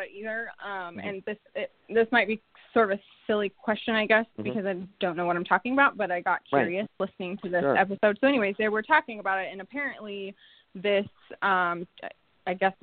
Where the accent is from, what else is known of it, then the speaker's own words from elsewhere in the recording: Alaska, United States; I do. I was born and raised here, and I mean, it's a little chilly out, but I can't complain.